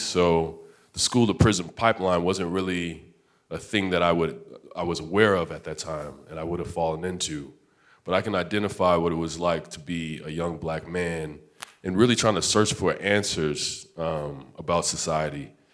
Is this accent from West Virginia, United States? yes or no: no; Washington, District of Columbia, United States; I'm from Washington, D.C.